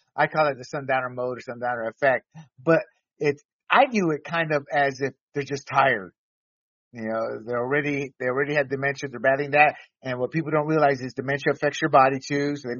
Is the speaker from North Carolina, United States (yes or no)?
yes; North Carolina, United States; also born or lived in Panama; And I come from the South. After we moved from Panama, we moved to North Carolina.